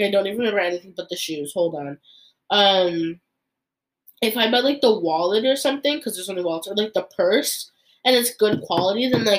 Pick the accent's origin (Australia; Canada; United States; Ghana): Canada; because I'm a Canadian.